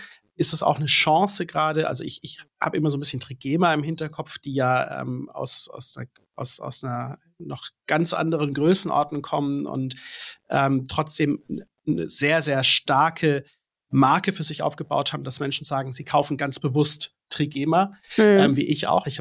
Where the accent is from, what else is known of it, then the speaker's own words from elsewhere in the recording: Stuttgart, Baden-Württemberg, Germany; born there; das hört man mich nicht mehr, mir nicht an, aber ich bin in Stuttgart geboren, ich bin eigentlich geborener Schwabe, da lacht dann mein schwäbisches Herz